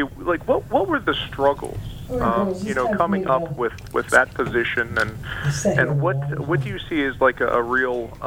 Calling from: Orange Beach, Alabama, United States; I'm actually calling from Orange Beach, Alabama. Just a couple hours away.

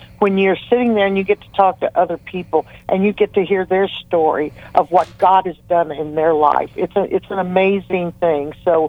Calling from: St. Louis, Missouri, United States; St. Louis, Missouri.

